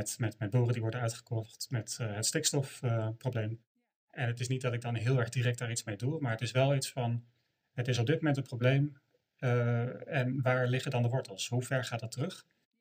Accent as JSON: {"language": "Dutch", "region": "North Holland", "country": "Netherlands", "lives_now": "Groningen, Netherlands", "said": "Ik woon in Groningen. Ik kom oorspronkelijk uit Noord-Holland. Maar ik woon al 15 jaar in Groningen."}